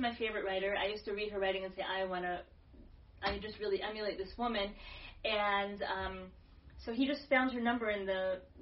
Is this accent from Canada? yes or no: no; Belgium; born there; first language French; English is a second language; up going to medical school in Belgium. After my parents got married, and that's where I was born. So my first language was French, and I barely remember any of it.